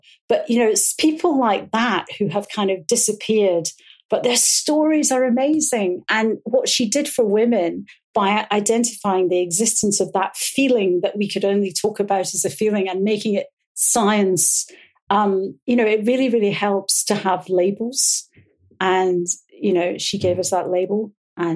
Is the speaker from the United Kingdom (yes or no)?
yes; Glasgow, Scotland, United Kingdom; I was a good drinker, being a Glaswegian.